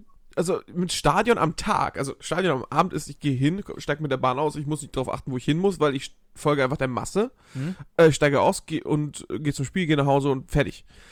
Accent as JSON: {"language": "German", "region": "Hamburg", "country": "Germany", "said": "Also ich als Hamburger Jung würde sagen"}